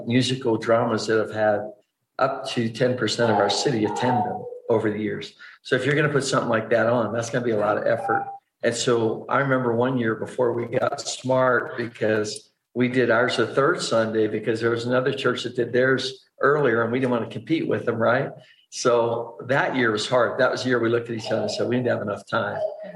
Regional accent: Pennsylvania, United States; I grew up in Western Pennsylvania, if you're new to the webinar.

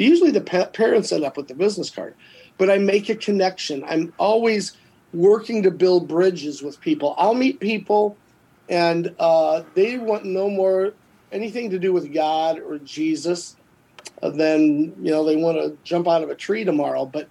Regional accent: Rock Falls, Illinois, United States; about 10,000 people in Rock Falls, which is my hometown. I'm from Rock Falls.

